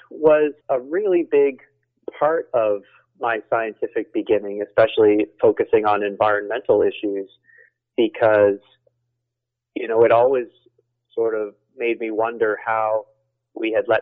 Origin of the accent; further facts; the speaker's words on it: Lingan, Nova Scotia, Canada; Grew up initially in Lingan. I was born in City Hospital. That's no longer around. But my mom and dad lived out there, and they were both from New Waterford